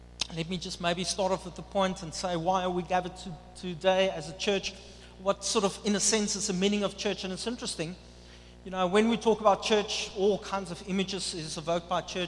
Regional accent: Upington, Northern Cape, South Africa; Now, I don't know about you, but I'm from Upington. You guys know where is Upington? That's north. That's in the Kalahari Desert.

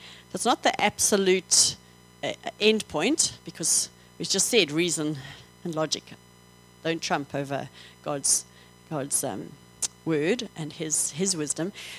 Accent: England, United Kingdom; your father's an Afrikaner and I'm English.

